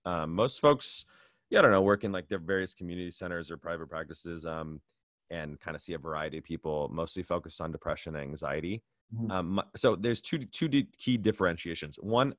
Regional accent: San Diego, California, United States; also born or lived in East Coast; I'm a SoCal kid. I grew up in San Diego. I spent 4 years in the East Coast. There was a little bit of a longing for me to come back home.

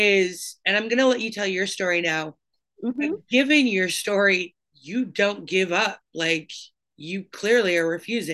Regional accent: Canada; like as a Canadian being like, you cannot let this happen.

